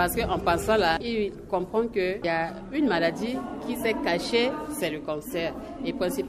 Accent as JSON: {"language": "French", "country": "Central African Republic", "said": "Parce que chez nous, en Centrafrique, même dans le monde-là, les gens se focalisent souvent sur le VIH-Sida."}